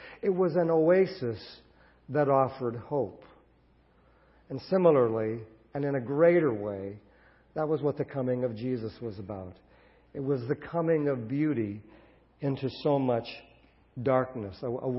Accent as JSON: {"language": "English", "country": "United States", "said": "they wanted to make us national heroes just because we came from the States."}